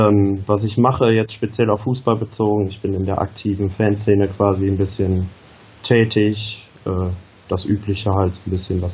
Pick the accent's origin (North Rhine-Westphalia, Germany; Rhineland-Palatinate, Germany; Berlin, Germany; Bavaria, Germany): North Rhine-Westphalia, Germany; in Düsseldorf aufgewachsen und ich bin auch in der Nähe aufgewachsen